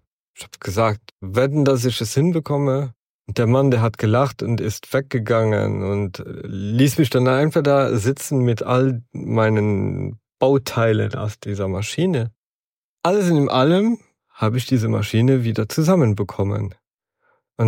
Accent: Luxembourg; bei uns in Luxemburg, damals war das Schulsystem etwas anders wie heute.

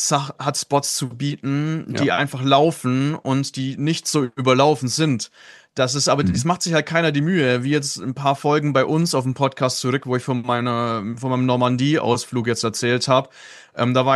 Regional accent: Southern Germany, Germany; warum ich irgendwann als Süddeutscher tatsächlich in den Norden geflohen bin.

